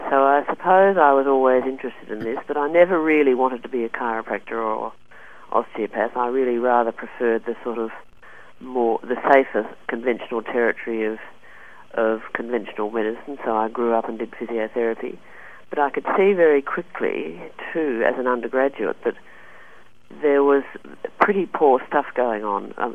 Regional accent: Sydney, New South Wales, Australia; Growing up in Sydney

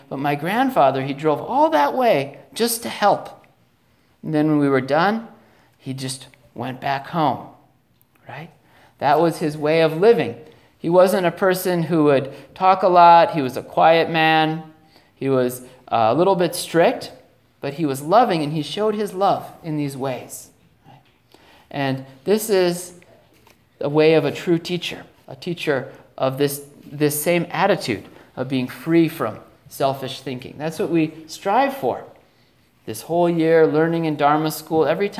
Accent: Minnesota, United States; When I was growing up in Minnesota, one of the things that I hated to do was gardening.

